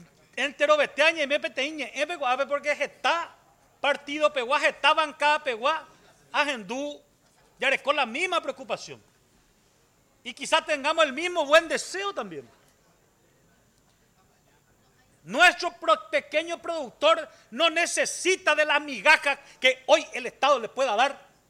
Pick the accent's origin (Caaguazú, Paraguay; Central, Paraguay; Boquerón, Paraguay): Caaguazú, Paraguay; Yo provengo de un departamento del Caaguazú, en donde es eminentemente agrícola prácticamente.